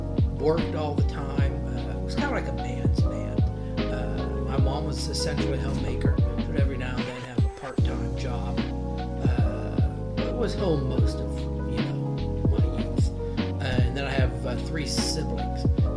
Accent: Johnstown, Pennsylvania, United States; Johnstown, Pennsylvania, which is in western Pennsylvania.

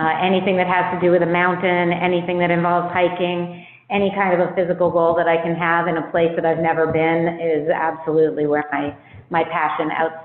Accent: United States; now in Canada; So my story in a nutshell, I'm an American transplanted into Canada due to meeting somebody from Canada.

